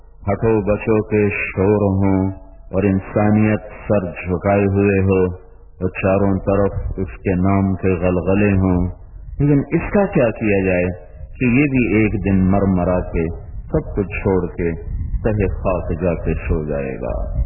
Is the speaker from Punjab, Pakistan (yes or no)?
yes; Multan, Punjab, Pakistan; میرا ضلع ملتان ہے, یہاں اس نے بڑا قتل عام کیا تھا